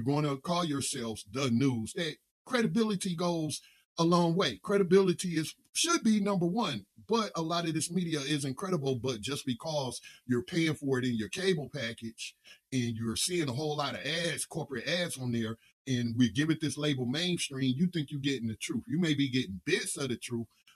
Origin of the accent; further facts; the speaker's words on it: United States; So, you know, I'm American, so-called American through and through.